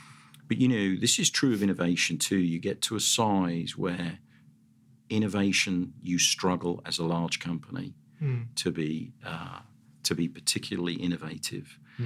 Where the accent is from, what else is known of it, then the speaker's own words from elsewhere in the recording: London, United Kingdom; now in Australia; London, that I came from is so very much like the Australian accent, because everybody thought here I was from Australia.